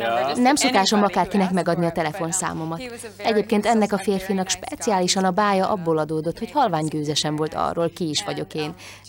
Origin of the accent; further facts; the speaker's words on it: United States; Igen, egy nagyon kis amerikai városból származom, aminek közelében sok kukoricamező van.